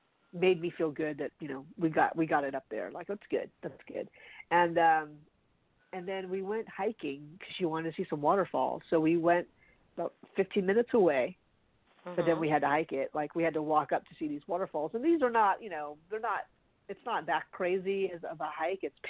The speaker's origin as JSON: {"language": "English", "town": "Charleston", "country": "United States", "tie": "born or raised there", "said": "I was, you know, just growing up in Charleston and just be outside."}